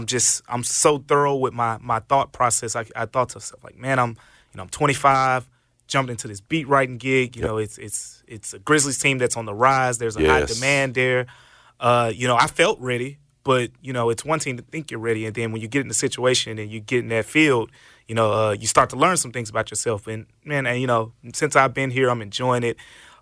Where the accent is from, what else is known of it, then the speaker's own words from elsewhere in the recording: Memphis, Tennessee, United States; I'm born and raised in Memphis, but I went to school in Knoxville.